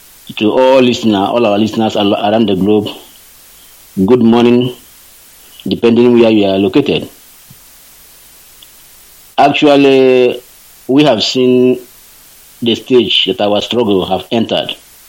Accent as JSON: {"language": "English", "town": "Umuaka", "region": "Imo", "country": "Nigeria", "moved": "yes", "lives_now": "Russia", "said": "I'm from Umuaka in Olu Elije, Imo State, Biafra Land."}